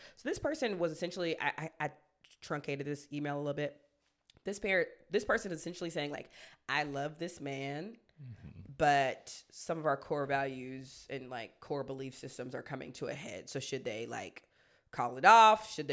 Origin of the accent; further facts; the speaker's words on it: South Africa; I'm South African, and in my family, we practice traditional ceremonies, and we recognize our ancestors, people who lived before us, like our great-grandparents and other family members, while still believing in God.